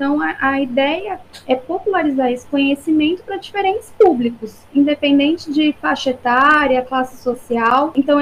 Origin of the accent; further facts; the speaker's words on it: São Paulo, Brazil; Eu sou da Baixada Santista, litoral de São Paulo. Eu cresci com a Mata Atlântica em volta, Serra do Mar